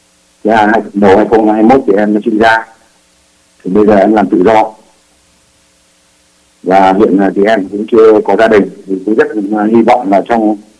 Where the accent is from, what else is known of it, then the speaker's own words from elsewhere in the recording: Hanoi, Vietnam; em sinh ra và lớn lên Hà Nội, nhưng mà như quê quán thì là bố mẹ ở Nghệ An miền Trung, là cái đất là cái nơi của cộng sản đó.